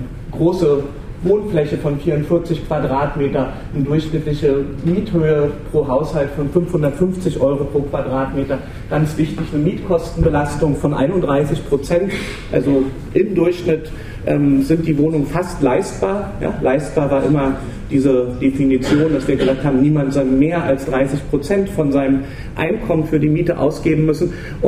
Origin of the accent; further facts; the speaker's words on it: Berlin, Germany; Ich klinge ganz deutlich so, als komme ich nicht hier aus der Region. Und das stimmt auch. Bin in Berlin groß geworden, arbeite in Berlin, bin in Berlin in wohnungspolitischen Initiativen aktiv